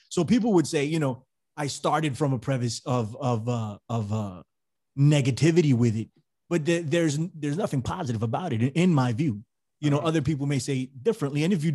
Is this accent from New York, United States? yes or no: yes; Bronx, New York, United States; So I live in New York, right? I'm from New York. I'm from the Bronx. I've been here all my life